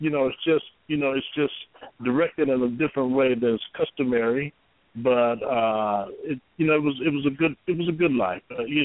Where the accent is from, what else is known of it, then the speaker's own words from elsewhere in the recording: Watts, California, United States; I grew up in Watts